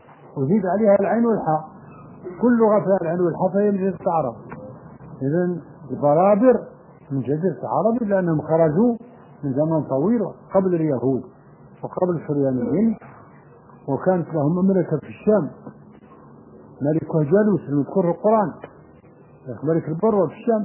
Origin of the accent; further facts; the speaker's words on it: Morocco; لان المغرب فيه برابر وعرب، فنقول المغربي وخلاص ما نقولش عربي